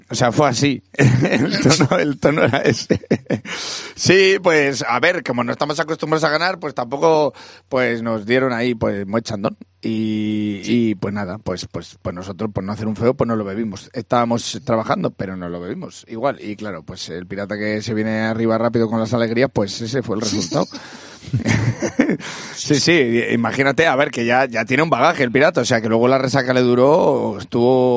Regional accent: Casasola de Arión, Castile and León, Spain; Toro, que es un pueblo de Zamora, y Tordesillas, que es un pueblo de Valladolid, pues ahí en el medio está mi pueblo, se llama Casasola de Arión. Y claro, pues si naces en un pueblo muy pequeño que se llama Casasola

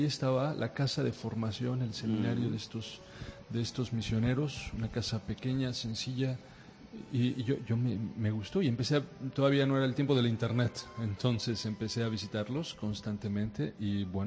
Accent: Cuernavaca, Morelos, Mexico; Yo soy originario de Cuernavaca, en México.

